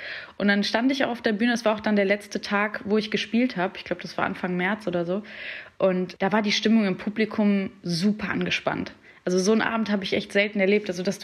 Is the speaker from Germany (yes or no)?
yes; Heinsberg, North Rhine-Westphalia, Germany; born there; ich komme auch gebürtig aus Heinsberg. Durch Corona kennt das jetzt auch jeder.